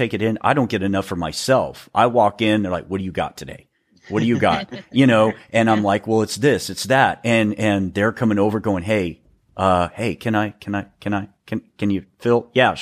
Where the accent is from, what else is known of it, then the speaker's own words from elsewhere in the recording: Texas, United States; I grew up in West Texas, and there was a diner that my dad always took me to.